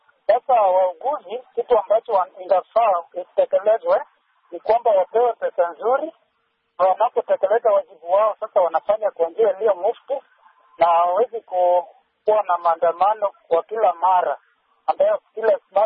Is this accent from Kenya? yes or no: yes; Migori County, Kenya; natoka eneo la Godingoje, jimbo la Migori nchini Kenya.